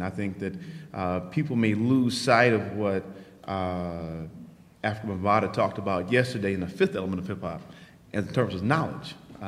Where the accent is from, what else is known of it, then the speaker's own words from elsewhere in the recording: St. Louis, Missouri, United States; started breakdancing to … in St. Louis, Missouri. And so that's a different thing, too, is that I'm coming from the Midwest